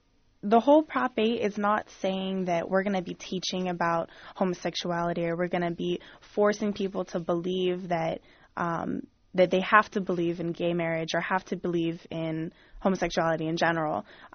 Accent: San Francisco, California, United States; even though growing up in San Francisco, you know, I probably was blessed with a more accepting community than a lot of other communities.

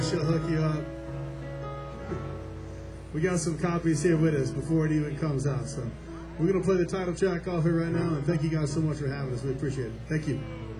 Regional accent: New Orleans, Louisiana, United States; We're from New Orleans, Louisiana. Proud to say we're from New Orleans, Louisiana.

